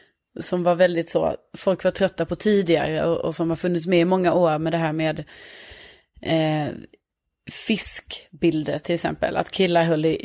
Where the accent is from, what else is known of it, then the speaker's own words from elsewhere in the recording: Lund, Skåne, Sweden; now in Stockholm, Sweden; Jag är från Lund, men jag har bott i Stockholm i 5-6 år.